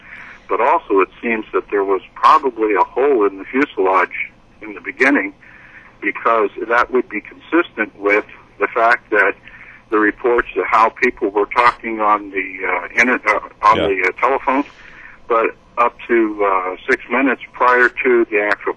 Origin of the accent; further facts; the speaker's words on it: Pennsylvania, United States; because originally I was from Pennsylvania, and the newscasts up there were different at the time of 9/11.